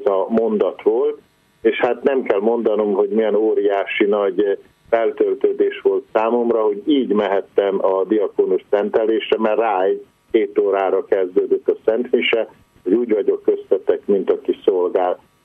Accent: Drávasztára, Baranya, Hungary; born there; first language Croatian; Hát én a Dráva mentén születtem, Dráva Stárán, ez egy határ melletti település, de természetesen nem száraz határ, hanem a Dráva választja el a két országot, és igazából azt lehetne mondani, hogy egy zsákfalu

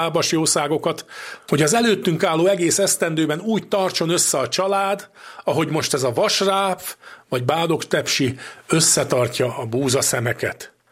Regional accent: Újkígyós, Békés, Hungary; A szülőfalumban, a Békés megyei Újkígyóson nagyon gazdag volt ennek a napnak a hagyománya.

